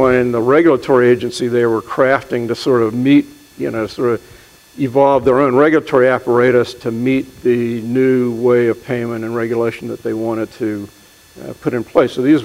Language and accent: English; Boston, Massachusetts, United States; So I'm from Boston, and every day I see dozens of license plates from New Hampshire